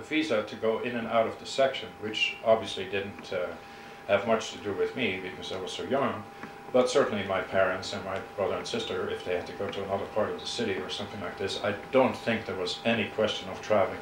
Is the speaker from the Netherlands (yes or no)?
yes; Netherlands; born there; English is a second language; moved away as an adult; I was born in the Netherlands in October 30, 1932. I came to this country in October of 1950. So I've been here, 41 years now.